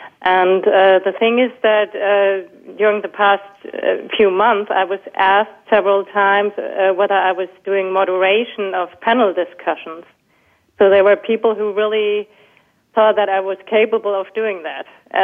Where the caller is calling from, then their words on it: Hamburg, Germany; I'm calling in from Hamburg, Germany.